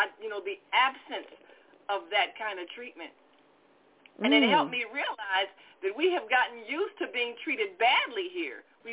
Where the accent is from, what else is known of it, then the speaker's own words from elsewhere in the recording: United States; born there; And I said, well, I was born in America.